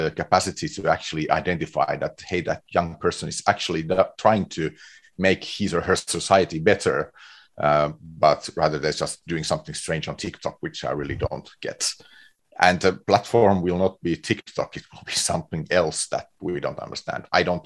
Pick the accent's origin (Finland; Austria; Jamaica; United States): Finland; I come from Finland.